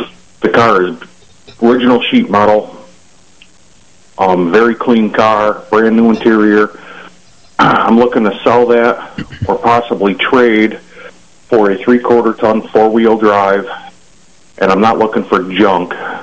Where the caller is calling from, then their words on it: Weathersfield, United States; Weathersfield.